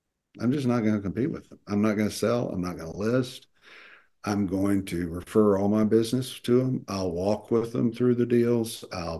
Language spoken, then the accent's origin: English; Dallas, Texas, United States; I grew up in Dallas. I had lots of contacts. I just did. I just did. So I just knew lots of people in Dallas on all different levels